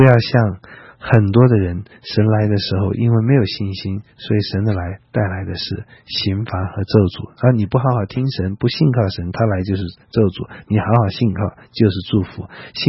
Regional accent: China; 像我们中国人哈，也有亚伯拉罕这个礼貌，但有时候太过了。

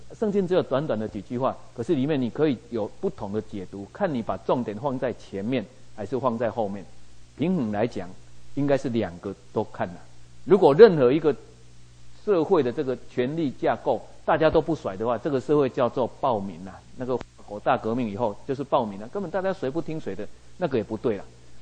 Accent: Taiwan; 我们在台湾长大都知道这个过程，

